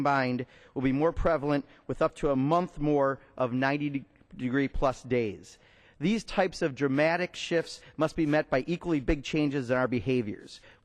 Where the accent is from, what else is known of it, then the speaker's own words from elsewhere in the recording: Wisconsin, United States; My home state of Wisconsin